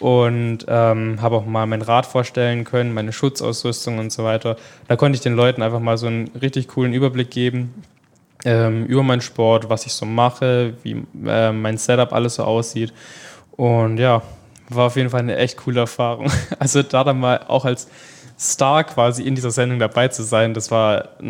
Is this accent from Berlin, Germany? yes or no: no; Pleidelsheim, Baden-Württemberg, Germany; spiele ich dann auch so jede Weihnacht dann bei uns in Pleidelsheim, wo ich eigentlich herkomme